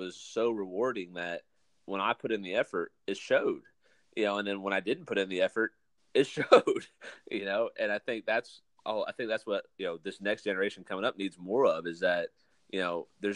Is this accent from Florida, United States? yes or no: no; Pennsylvania, United States; So, I mean, I grew up in Pennsylvania. I grew up playing lacrosse.